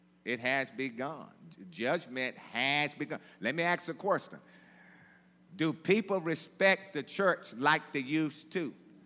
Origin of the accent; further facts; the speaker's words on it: Mississippi, United States; now in Texas, United States; You know, I'm from Mississippi, you know.